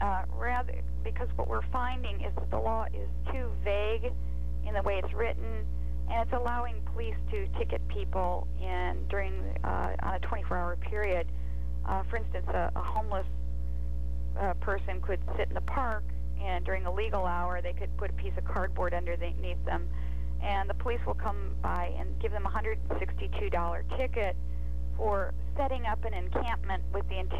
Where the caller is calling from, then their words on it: Santa Cruz, California, United States; Hi, I'm calling from Santa Cruz, California this morning.